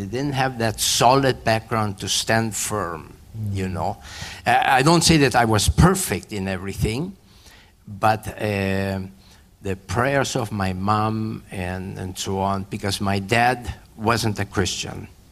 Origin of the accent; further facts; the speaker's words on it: Argentina; moved away; Well, I grew up in Argentina, he says. 12 million people in the city.